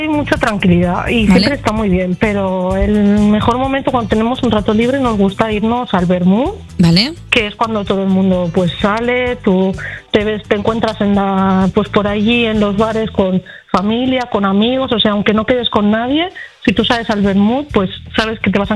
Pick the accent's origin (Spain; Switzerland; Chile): Spain; Andorra, Aragon; soy de Andorra, pero no de Andorra que todos conocéis, sino de Andorra de Teruel, lo que nosotros llamamos Andorra la buena.